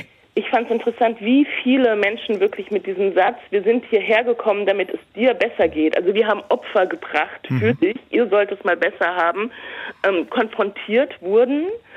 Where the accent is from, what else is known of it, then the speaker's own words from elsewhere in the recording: Eifel, Germany; das ist so in der Eifel, wo ich aufgewachsen bin, das ist so im Iran oder in Westafrika, da wo quasi meine Familie vor mir begonnen hat